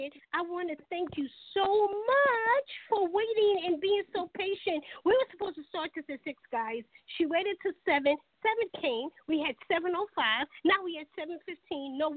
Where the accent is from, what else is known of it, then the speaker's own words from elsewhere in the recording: New York, United States; now in Charleston, United States; I'm originally from New York. When I got to Charleston, I hated it.